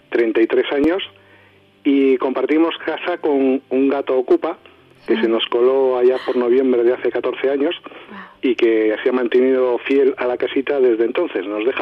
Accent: Basque Country, Spain; como buen vasco nos gusta comer bien y nos gusta cocinar

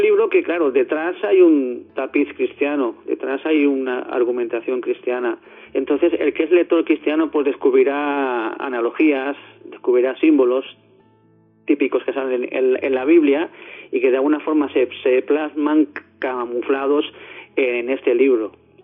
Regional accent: Barcelona, Catalonia, Spain; now in Terrassa, Spain; Yo soy natural de San Andrés, de Barcelona. Pero hace como más de 20 años que vivo en Tarrasa.

